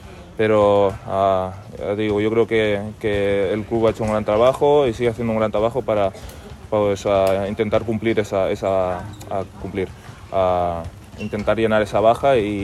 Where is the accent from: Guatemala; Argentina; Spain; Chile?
Spain; Yo voy con España. Voy con España porque al final soy español y quiero que gane siempre.